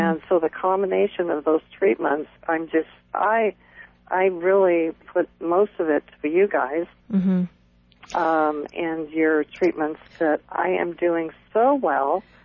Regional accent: California, United States; Okay, I'm from California, and mm-hmm. I've lived here my whole life

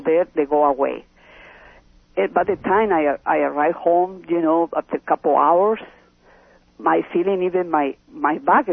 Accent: Mexico City, Mexico; English is a second language; Oh, I'm from Mexico City.

